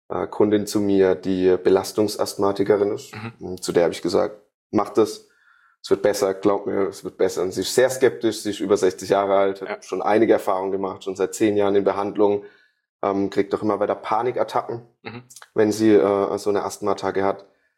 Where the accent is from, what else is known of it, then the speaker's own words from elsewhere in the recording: Karlsruhe, Baden-Württemberg, Germany; ich komme aus Karlsruhe, da wird jetzt bald vielleicht wieder so ein großes Reha-Zentrum eröffnet, munkelt man.